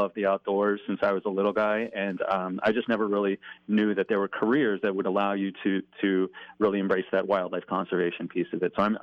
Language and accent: English; Virginia, United States; moved away as an adult; Well, I'm originally from Virginia. I bounced around the country a little bit. I moved to Minnesota about 10 years ago